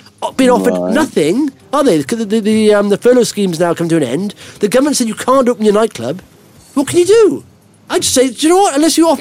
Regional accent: Wales, United Kingdom; I'm from Wales. I see the Welsh ones. They're boring.

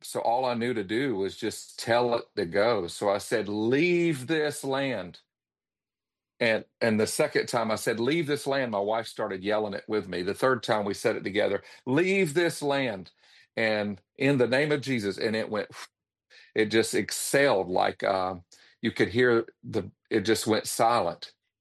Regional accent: Panama City Beach, Florida, United States; also born or lived in Oklahoma / Texas; And so I was born in Oklahoma, grew up as an evangelist kid, and we lived in Florida from when I was about 10 years old on. And this is the land of my father, Panama City Beach, Florida

